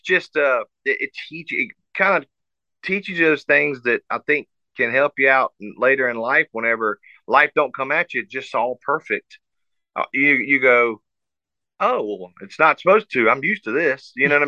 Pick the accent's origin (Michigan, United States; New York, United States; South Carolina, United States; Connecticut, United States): South Carolina, United States; And yeah, I grew up in South Carolina